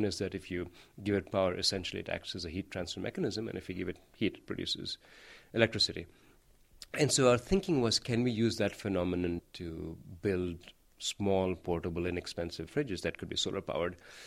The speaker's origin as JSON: {"language": "English", "country": "India", "tie": "born or raised there", "said": "Well, I grew up in India. And the thing with India is that there isn't access to very good tertiary education, to higher education."}